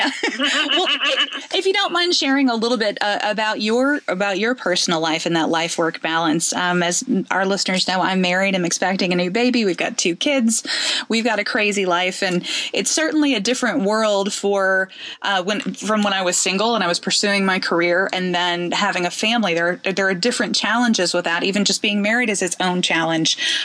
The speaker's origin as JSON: {"language": "English", "region": "Kentucky", "country": "United States", "tie": "born or raised there", "also_born_or_lived": "Orlando / New York", "said": "because I'm originally from Kentucky, born and raised here."}